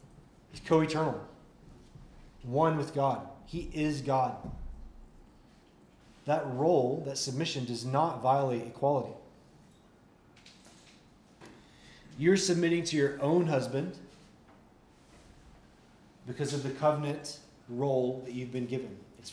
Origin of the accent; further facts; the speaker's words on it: Deep South, United States; I grew up in the Deep South.